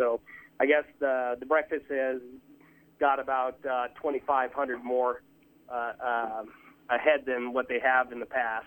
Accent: Nebraska, United States; I'm from Shatter, Nebraska, and you know, everybody has a little bit of a different recipe

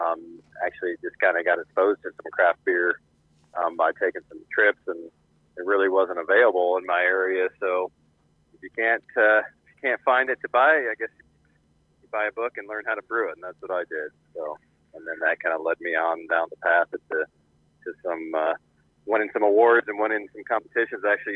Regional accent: Atlantic, Iowa, United States; So I grew up in the Atlantic area. My dad and brother still farm north of the Atlantic there. I've got a lot of family on the Kays in the area still.

